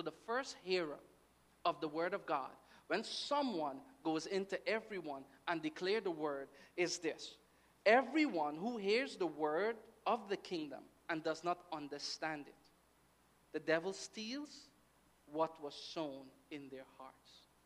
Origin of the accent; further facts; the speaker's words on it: Guyana; moved away; also born or lived in Bahamas; I remember when I went to the Bahamas, and we moved from Guyana to the Bahamas, and the guys had an accent.